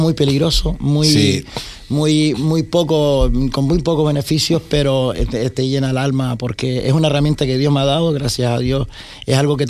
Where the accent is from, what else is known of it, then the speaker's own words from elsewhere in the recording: Los Estancos, Canary Islands, Spain; Realmente me he criado en Los Estancos, bueno, me crié de la juventud, fue entre Los Estancos y Los Asomados.